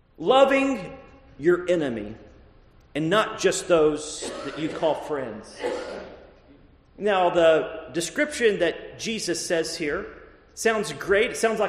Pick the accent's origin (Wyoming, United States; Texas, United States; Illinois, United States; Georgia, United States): Texas, United States; And I grew up in Texas.